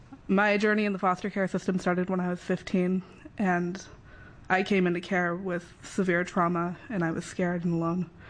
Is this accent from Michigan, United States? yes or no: no; Oregon, United States; I'm from Washington County, and I'm a foster youth.